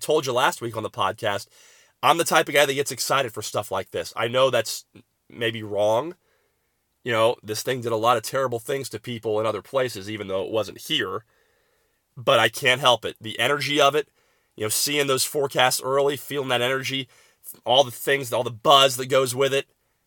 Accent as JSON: {"language": "English", "town": "Tampa", "region": "Florida", "country": "United States", "said": "I'm from Tampa. My entire family is here."}